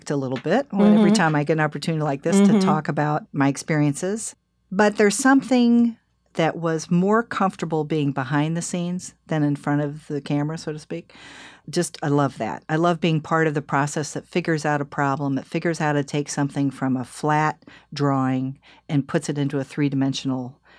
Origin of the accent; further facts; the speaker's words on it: Des Moines, Iowa, United States; went to college at Coe College in Cedar Rapids, Iowa. I grew up in Des Moines, Iowa.